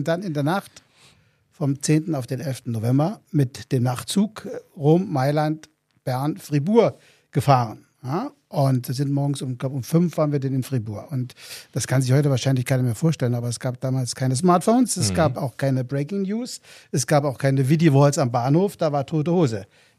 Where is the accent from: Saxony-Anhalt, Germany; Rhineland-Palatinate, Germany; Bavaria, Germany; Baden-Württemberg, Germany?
Rhineland-Palatinate, Germany; Trier; born there; ist ein Moselaner, ich bin gebürtig aus Trier an der Mosel, war da ganz normal Schule, Abitur